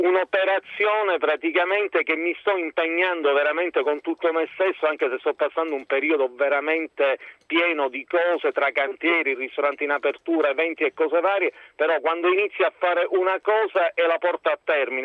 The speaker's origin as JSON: {"language": "Italian", "region": "Sicily", "country": "Italy", "said": "La Sicilia per me è un credo, perché mi devo dare tantissimo praticamente alla mia terra e alla creatività che mi ha dato."}